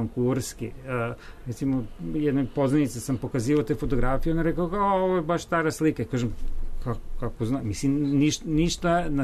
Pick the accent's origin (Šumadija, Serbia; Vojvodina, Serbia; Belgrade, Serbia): Belgrade, Serbia; now in Vancouver, Canada; ja sam formiran u Beogradu, odrastao sam u Beogradu